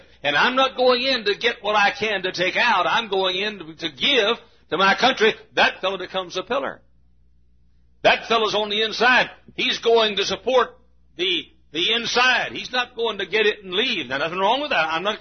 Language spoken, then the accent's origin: English; United States; I'm an American, and I'm not going to run off to Canada